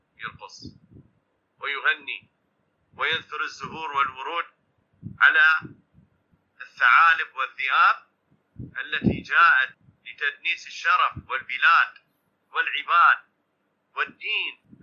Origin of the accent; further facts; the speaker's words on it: Iraq; قال أنت منين؟ قلت له من العراق.